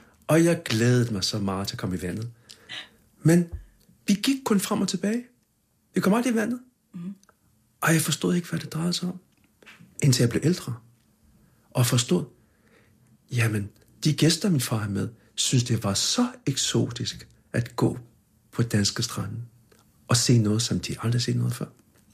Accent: Sudan; also born or lived in Egypt; now in Copenhagen, Denmark; jeg kommer fra Sudan, født i Egypten og undfanget i København

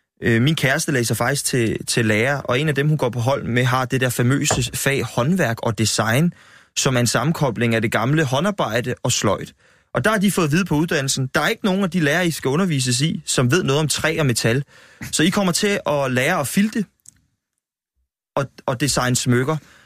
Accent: Vipperød, Zealand, Denmark; i Vipperød, hvor jeg kommer fra ved Holbæk

